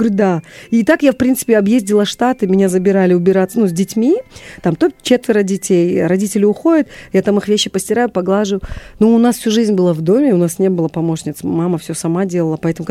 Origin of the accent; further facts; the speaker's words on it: Kara-Balta, Chüy Region, Kyrgyzstan; я из Карабалты, у нас дома были все животные, какие могут быть у кыргызских, да, семей